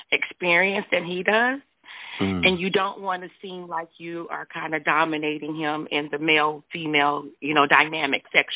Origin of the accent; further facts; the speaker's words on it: North Carolina, United States; I'm from North Carolina.